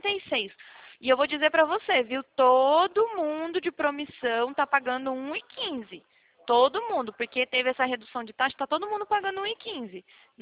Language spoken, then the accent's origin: Portuguese; Atibaia, São Paulo, Brazil; eu sou daqui de Atibaia, não é muito longe, não, é interior de São Paulo também.